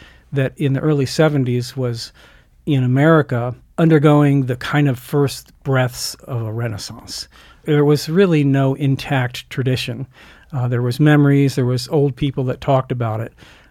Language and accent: English; Delaware, United States; I grew up, well, to the point that I did grow, in teenagehood in Delaware.